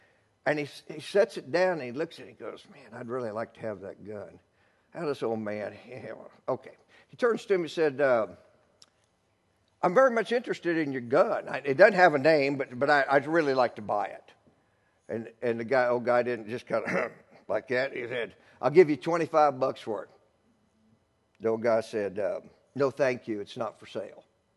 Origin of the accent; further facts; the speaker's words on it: Indiana, United States; I grew up in Cornfield County, Indiana.